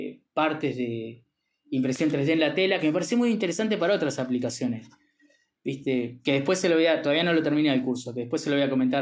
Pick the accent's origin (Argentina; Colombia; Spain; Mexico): Argentina; Tigre, Buenos Aires Province; now in San Fernando, Argentina; Yo vivo acá en San Fernando, cerca de Tigre, me crié en Tigre, en la isla de Tigre, en las islas, que no tienen agua corriente.